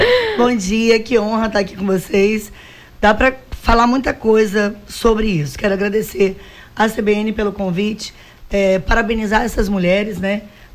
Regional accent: Rio de Janeiro, Brazil; Eu sou do Rio, vocês não têm noção o que é o Acre.

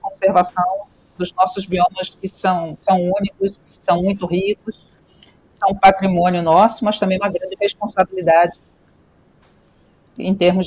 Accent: Cerrado, Brazil; para a região de onde eu venho, que é o Cerrado Brasileiro, né, que é o segundo maior bioma do Brasil

